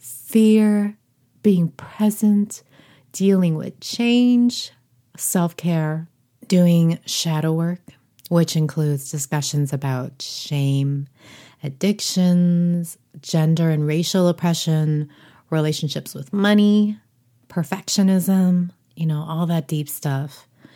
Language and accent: English; Toronto, Ontario, Canada; now in Vancouver, Canada; I am a 35-year-old second-generation Korean-Canadian. I'm currently in Vancouver, but I am originally from Toronto, born and raised.